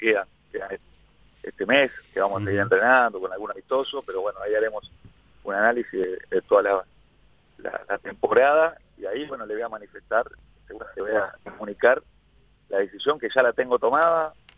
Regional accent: Uruguay; now in Ecuador; todo este tiempo que salí de Uruguay, viviendo mucho tiempo en Ecuador y haciendo un poco las raíces ahí.

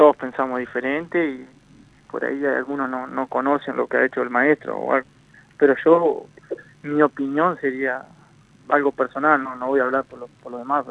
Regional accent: Uruguay; como hincha y como uruguayo lo disfruté como todos ustedes seguramente

